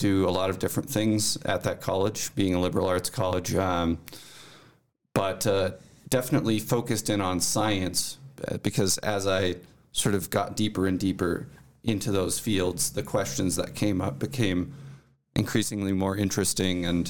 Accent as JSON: {"language": "English", "region": "Kansas", "country": "United States", "tie": "born or raised there", "said": "So I am born and raised in Central Kansas. I'm in Newton, which is just north of Wichita, about 25 miles or so."}